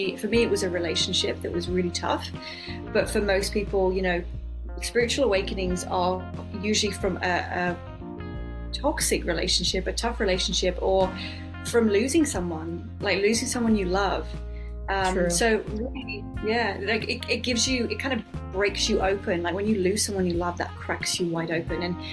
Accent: New Forest, South East England, United Kingdom; now in Australia; So I'm from the UK. I'm from the southeast. I'm from the New Forest.

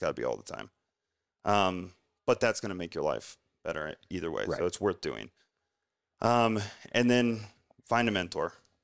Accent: Salina, Ohio, United States; my hometown of 10,000 people, Salina, Ohio, CrossFit Crave, shout out, you know, and they're still killing it in like this farm town.

